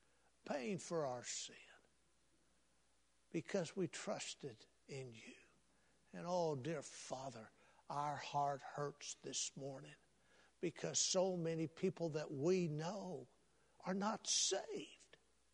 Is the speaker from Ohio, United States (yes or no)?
no; Texas, United States; When I was a little boy growing up in West Texas, we went to lots of ball games, football on Friday night, and then we had a AAA ball club there in Odessa.